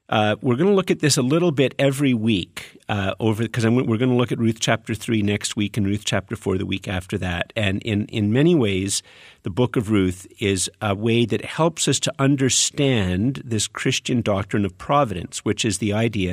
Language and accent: English; Montreal, Quebec, Canada; also born or lived in Ottawa; I'm from Montreal and then I lived in Ottawa and then I went up and served for 7.5 years almost in a very rural church in Eganville, Killaloe, Tremore, and Clontarf.